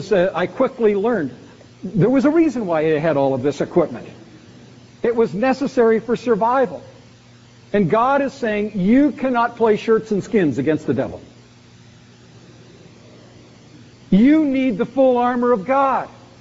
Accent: West Coast, Canada; But I grew up out on the West Coast where there wasn't a whole lot of cold weather.

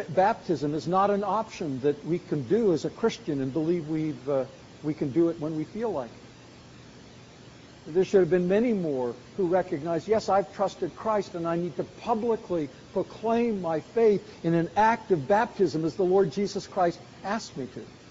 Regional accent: Canada; Now, I know this isn't a California illustration, but I grew up in Canada, and this gets pretty relevant.

